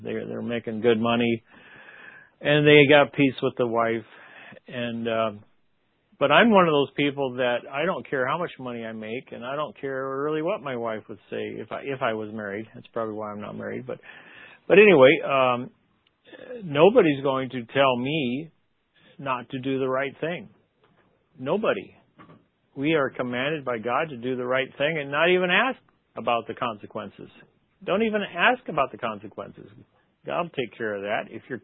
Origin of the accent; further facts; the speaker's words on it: Nebraska, United States; When you travel the country, you'll see like for example Nebraska. I was raised in Nebraska.